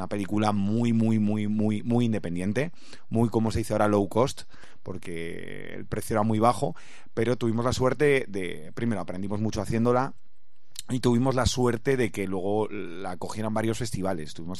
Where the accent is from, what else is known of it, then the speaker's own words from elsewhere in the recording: Oviedo, Asturias, Spain; yo soy asturiano y yo vivía en Oviedo